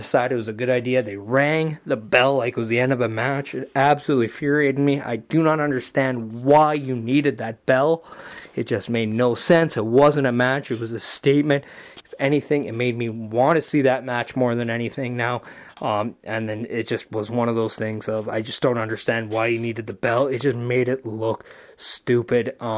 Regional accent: Canada; You gotta always remember, growing up as a Canadian kid, whether you're just shooting on an empty net on your driveway

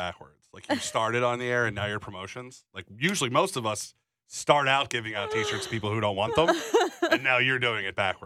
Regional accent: Philadelphia, Pennsylvania, United States; we're from Northeast Philly, whatever.

